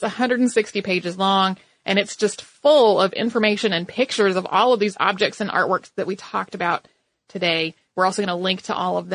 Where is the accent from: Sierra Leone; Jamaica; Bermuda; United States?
Bermuda; I grew up in Bermuda and spent a lot of time at the museum